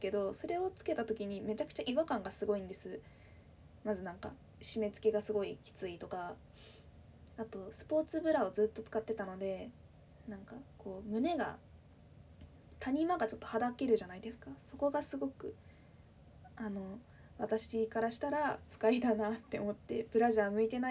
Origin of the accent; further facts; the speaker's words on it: Fukuoka, Japan; accent: Hakata dialect; 出身地は福岡です。博多弁がたまに出ちゃうかもしれないんですけど許してください。今回は標準語で喋らせていただこうと思ってます。